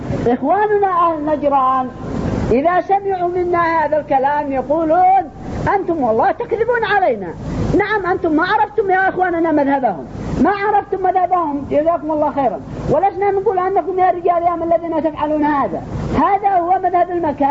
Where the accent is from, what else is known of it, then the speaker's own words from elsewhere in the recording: Yemen; عندنا في اليمن